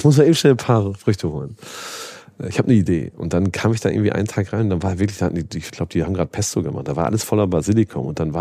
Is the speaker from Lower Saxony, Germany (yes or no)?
yes; Lower Saxony, Germany; ich bin in Niedersachsen sehr ländlich aufgewachsen, Und würde das als Landei.